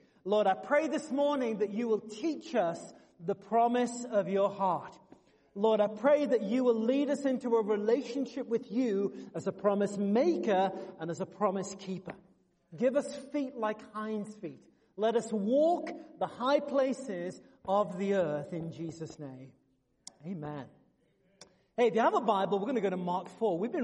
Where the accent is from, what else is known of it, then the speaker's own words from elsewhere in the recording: England, United Kingdom; I grew up in England where they drive on the right side of the road.